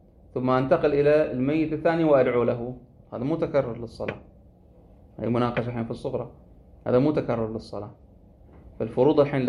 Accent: Bahrain; وعندنا في البحرين كان هكذا في بعض الآثار

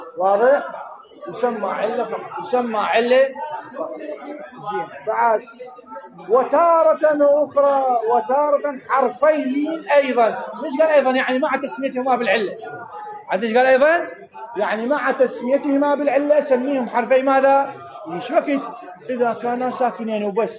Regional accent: Najaf, Najaf Governorate, Iraq; لانه ماكو عندنا بالنجف كتب لغه عربيه

